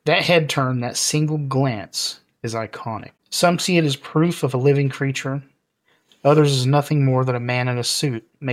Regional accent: Canada; Fast forward to now, Sasquatch. Now I'm from Canada.

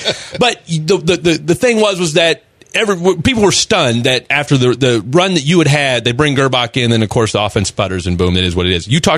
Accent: Kansas, United States; I'm a Chiefs fan, all right? Born in red, born in Braves, Chiefs fan. I'm from Kansas.

